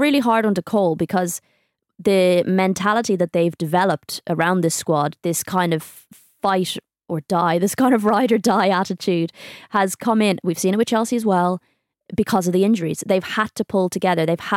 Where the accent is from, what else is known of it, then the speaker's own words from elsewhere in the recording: Ireland; Hello, I'm Irish. Every second word.